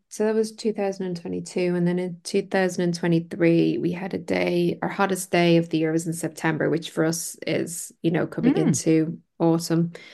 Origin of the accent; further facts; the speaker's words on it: Ireland; I'm Irish, as you can probably hear